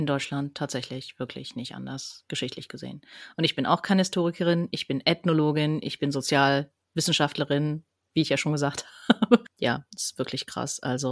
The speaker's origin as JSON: {"language": "German", "country": "Switzerland"}